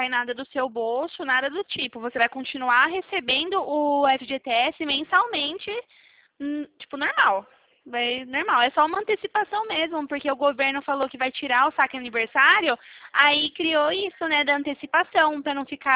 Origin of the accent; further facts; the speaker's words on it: Itu, São Paulo, Brazil; eu sou do interior de SP, eu sou aqui de Itu.